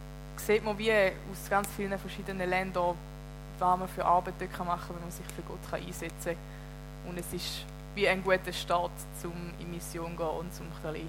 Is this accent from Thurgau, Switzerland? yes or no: yes; Erlen, Thurgau, Switzerland; Ich komme vom Thurgau, nahe Bodensee, von Erle, genau gesagt.